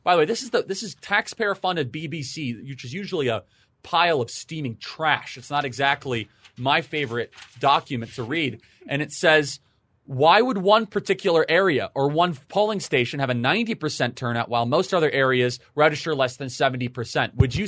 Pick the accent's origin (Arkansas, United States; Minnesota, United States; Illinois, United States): Illinois, United States; I'm from Northern Illinois.